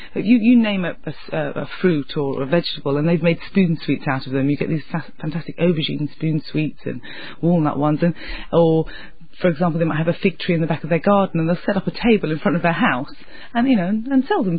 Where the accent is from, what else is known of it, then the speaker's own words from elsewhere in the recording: United Kingdom; born there; because I'm British born, but my heart is in Cyprus. I think of home as Cyprus.